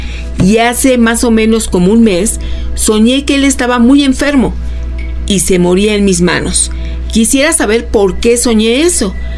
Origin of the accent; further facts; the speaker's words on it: Mexico; como mexicanos